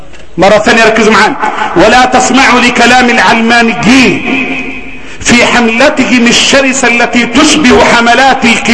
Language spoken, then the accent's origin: Arabic; Egypt; اللهم احفظ بلدنا مصر